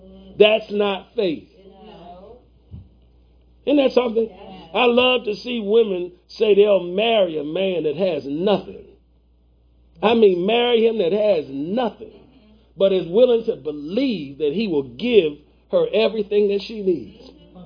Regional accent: Maryland, United States; born there; moved away; I had to leave my country. I was born in Maryland. I had to leave my kindred. My mom and my daddy is in Maryland.

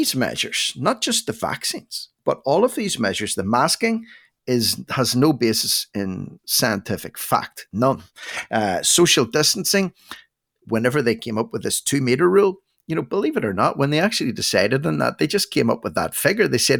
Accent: Northern Ireland, United Kingdom; from Northern Ireland

